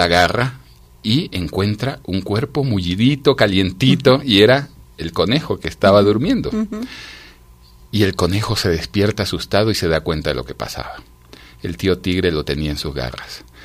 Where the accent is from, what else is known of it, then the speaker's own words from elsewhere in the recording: Guayaquil, Guayas, Ecuador; born there; tú sabes que nací en Guayaquil